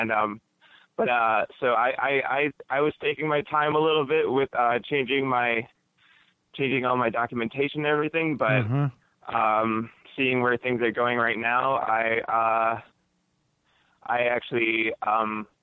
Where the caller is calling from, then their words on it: Lansing, Michigan, United States; I'm calling from Lansing, Michigan.